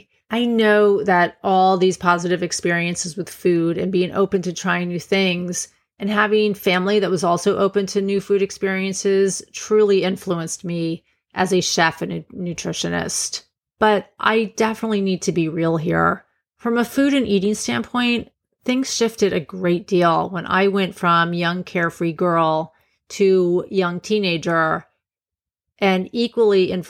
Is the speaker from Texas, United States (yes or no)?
no; Long Island, New York, United States; I grew up on Long Island, close to my grandparents, a lot of family, and a gaggle of neighborhood kids.